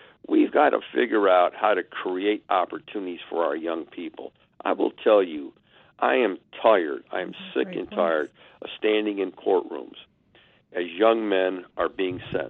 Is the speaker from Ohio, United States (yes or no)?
yes; Ohio, United States; So that's my roots right there. And born in Glenville, raised in the Collinwood community.